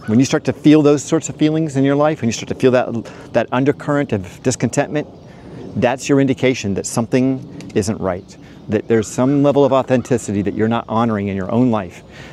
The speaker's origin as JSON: {"language": "English", "region": "Hawaii", "country": "United States", "tie": "born or raised there", "said": "because I grew up in Hawaii, the contrast of going back there and kind of going to all my old haunts as a kid, playing at the beach"}